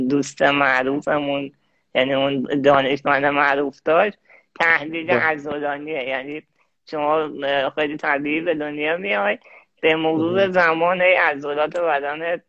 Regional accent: Tehran, Tehran Province, Iran; born there; من متولد تهرانم و سال 66

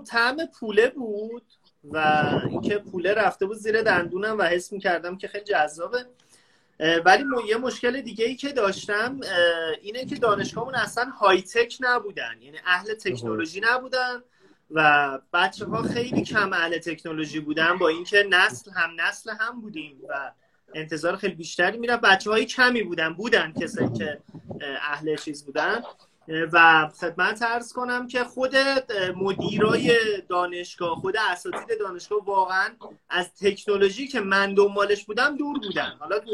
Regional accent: Isfahan, Iran; also born or lived in Qazvin; من متولد 1371 توی شهر قزوین، ولی بچه اصفهانم، یعنی کلا اصفهان بزرگ شدم و فقط قزوین به دنیا اومدم.

